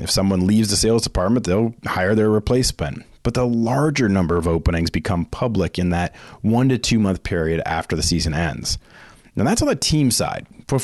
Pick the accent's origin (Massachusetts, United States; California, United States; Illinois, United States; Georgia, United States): Massachusetts, United States; Boston; now in Philadelphia, United States; As you likely know, I live outside of Philly, but I'm from Boston, so last year's Super Bowl was particularly tough on me.